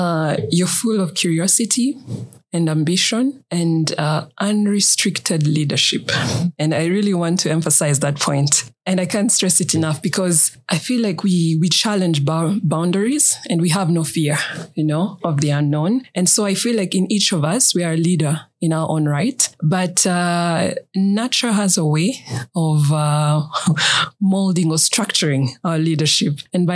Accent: Nairobi, Kenya; Growing up in Nairobi, well, first of all, who knew about vision boards back then?

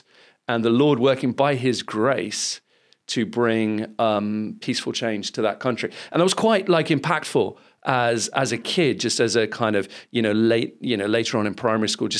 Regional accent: Philippines; because I grew up in the Philippines, which is quite interesting in so many ways, a wonderful place to be

